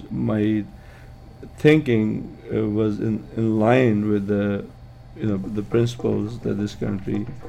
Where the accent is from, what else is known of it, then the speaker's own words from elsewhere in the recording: Pakistan; now in United States; And that's how I felt when I left my home country, Pakistan.